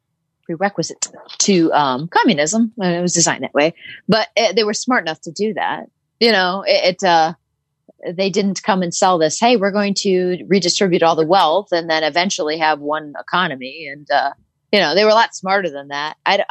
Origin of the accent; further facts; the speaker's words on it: United States; for myself as an American. Obviously, I don't live in a foreign country where I'm getting the shit blown out of me